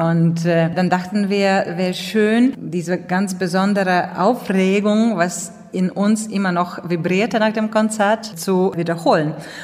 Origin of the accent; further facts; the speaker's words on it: Rēzekne, Latgale, Latvia; German is a second language; In meinem Heimatort Rēzekne